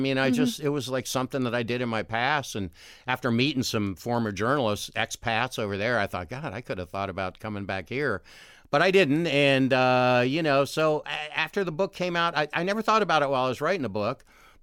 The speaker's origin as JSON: {"language": "English", "town": "Columbus", "region": "Ohio", "country": "United States", "said": "I'm from Columbus, of course, and I moved back and got a job on the CJ."}